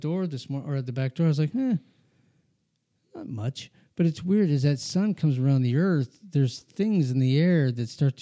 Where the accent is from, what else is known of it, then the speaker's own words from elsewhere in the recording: New Mexico, United States; Well, and I grew up in New Mexico and you know, I always say give me a week in Albuquerque over anything.